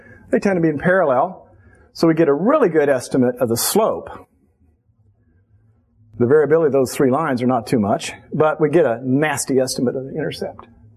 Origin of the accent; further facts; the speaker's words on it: Berkeley, California, United States; I mean, I am from Berkeley.